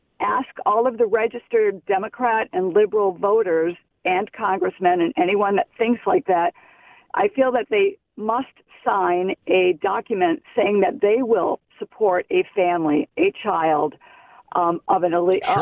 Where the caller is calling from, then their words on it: Connecticut, United States; Hi, I'm calling from Connecticut.